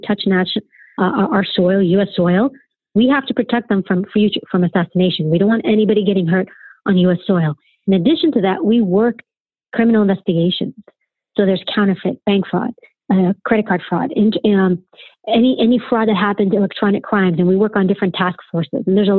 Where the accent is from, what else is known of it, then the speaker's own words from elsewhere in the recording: New York, United States; Because I grew up in New York City in low-income housing. My parents were immigrants.